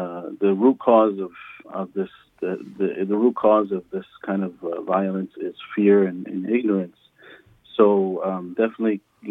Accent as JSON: {"language": "English", "town": "Albany", "region": "New York", "country": "United States", "tie": "born or raised there", "said": "I grew up in Albany. I went to school in Troy, and I love the community up here."}